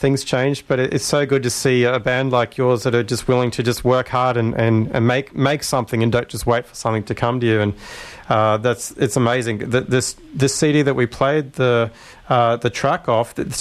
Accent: Canberra, Australian Capital Territory, Australia; I grew up there in Canberra

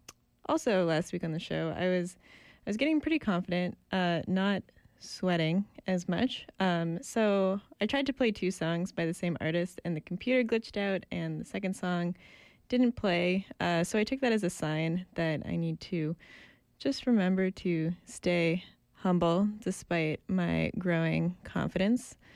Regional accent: Edmonton, Alberta, Canada; now in Vancouver, Canada; my hometown, that town being Edmonton, Alberta. First, because I lived there my whole life, right up until I came to UBC, and it's a very special place to me, with piles of nostalgia rooted there.

